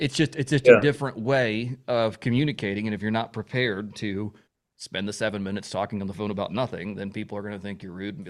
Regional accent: Indianapolis, Indiana, United States; now in Tennessee, United States; And I'm from Indianapolis. I was born there

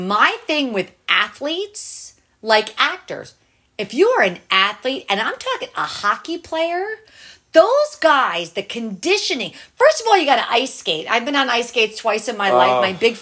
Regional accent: New Jersey, United States; also born or lived in California / Texas; So we're originally from Jersey. Long story of how we ended up in California and then Texas.

